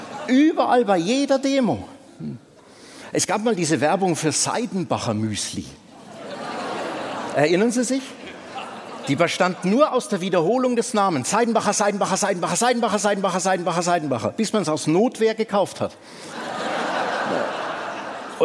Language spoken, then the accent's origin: German; West Germany, Germany; now in Leipzig, Germany; Jedenfalls bei uns im Westen, weil wir unseren Mist in die Zone geschickt haben. Bei mir ging das dann so weit, ich habe mich irgendwann selber hingesandt.